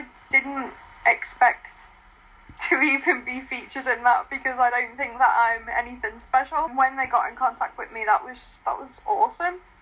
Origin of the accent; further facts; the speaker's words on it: Liverpool, North West England, United Kingdom; now in Wellingborough, United Kingdom; I'm 29. I'm originally from Liverpool, but I live in Wellingborough, Northamptonshire at the moment.